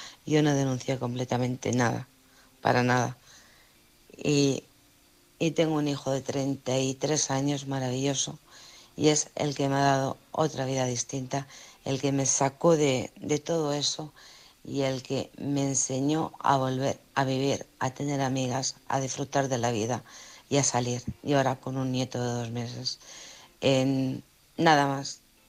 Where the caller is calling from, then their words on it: Alcorcón, Community of Madrid, Spain; de Alcorcón.